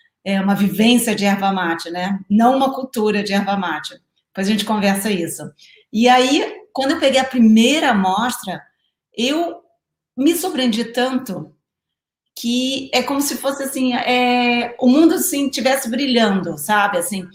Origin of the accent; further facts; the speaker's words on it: Rio de Janeiro, Brazil; no Rio de Janeiro, que eu venho do Rio de Janeiro.